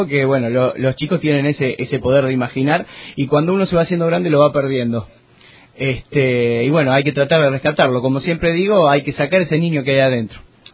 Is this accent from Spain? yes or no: no; Chacabuco, Buenos Aires Province, Argentina; salimos de la zona porque somos de Chacabuco. Estamos muy cerquita